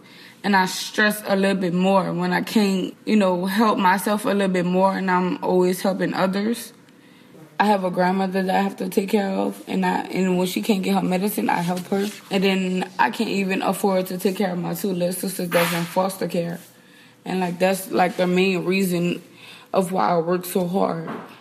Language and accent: English; New Orleans, Louisiana, United States; I'm 21 years old, and I'm from New Orleans, Louisiana.